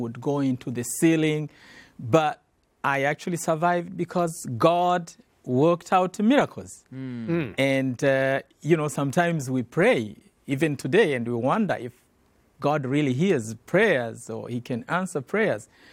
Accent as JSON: {"language": "English", "region": "Western Province", "country": "Rwanda", "tie": "born or raised there", "said": "I was born in an Adventist family in the western part of that country."}